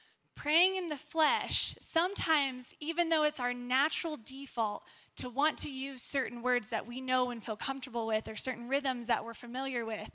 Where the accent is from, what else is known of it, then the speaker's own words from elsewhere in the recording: Houston, Texas, United States; so I'm from Houston, Texas, and let me tell y'all, it is nice and flat there.